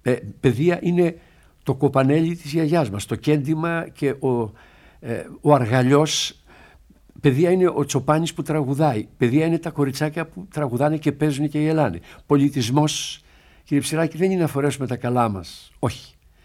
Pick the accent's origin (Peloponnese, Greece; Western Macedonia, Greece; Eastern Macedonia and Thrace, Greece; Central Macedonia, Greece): Peloponnese, Greece; Kalamata; born there; εγώ τουλάχιστον που γεννήθηκα στην Καλαμάτα